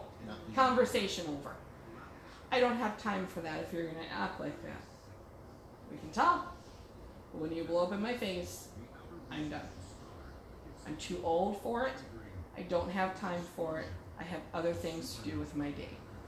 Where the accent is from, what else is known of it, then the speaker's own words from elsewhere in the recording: United States; I'm an American. I can do that.